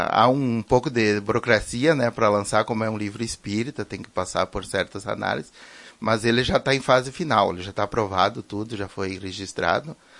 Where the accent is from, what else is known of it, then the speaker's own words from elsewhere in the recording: Arvorezinha, Rio Grande do Sul, Brazil; now in Marau, Brazil; Eu sou natural de Arvorezinha e estou em Marau há 26 anos já.